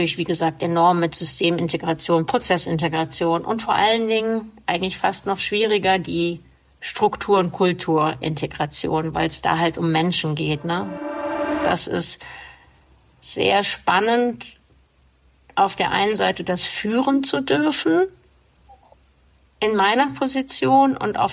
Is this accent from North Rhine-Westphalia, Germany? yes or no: no; Hesse, Germany; born there; Ich bin in Hessen geboren, aber ich sage immer, ich bin Blutsbayer. Das bedeutet, dass meine Eltern beide aus Bayern kommen, also bayerisches Blut in meinen Adern fließt.